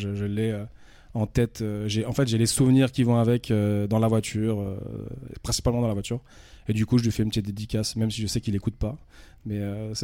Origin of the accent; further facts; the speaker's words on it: Paris, Île-de-France, France; also born or lived in Normandy / Évian; je suis un Parigo. Je ne suis pas né à Paris, mais je suis né en Normandie. J'ai grandi à Paris avec ma mère et mon père. Et puis, à l'âge de 22-23 ans, je dirais, j'ai rejoint le Chablais français du côté d'Évian